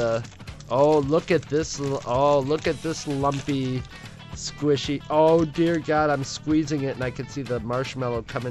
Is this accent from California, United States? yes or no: yes; Hayward, California, United States; the Rocky Road candy bar that is made in my hometown of Hayward, California.